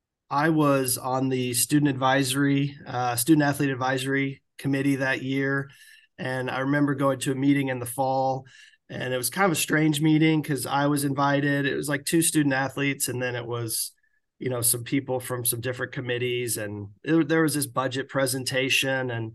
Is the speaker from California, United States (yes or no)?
no; Iowa, United States; I took up the game seriously around age 10. I think that was when you could start the junior golf program at my club. I grew up playing at the Wakan